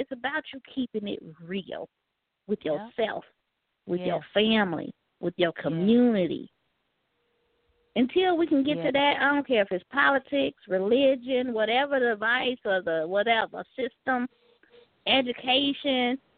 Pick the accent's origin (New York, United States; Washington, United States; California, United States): California, United States; also born or lived in Gary, United States; I'm from Gary. Left Gary, went to California. Spent the majority of my childhood there. Went back and forth a lot. And so I was exposed to various things in Inglewood and in Gary and Chicago